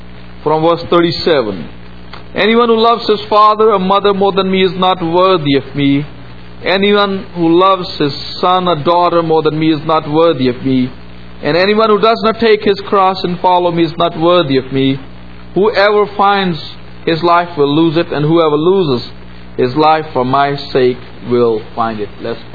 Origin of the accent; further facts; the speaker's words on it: Pakistan; I'm from Pakistan, which is a Muslim country.